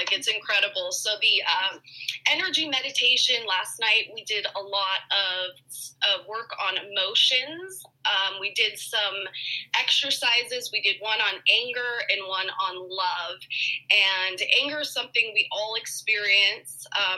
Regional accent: New Mexico, United States; And so this summer I came back to my hometown in New Mexico, and I met Julia here in New Mexico

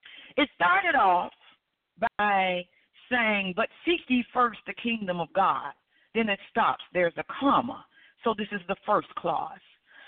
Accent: Alabama, United States; She's in my home state of Alabama.

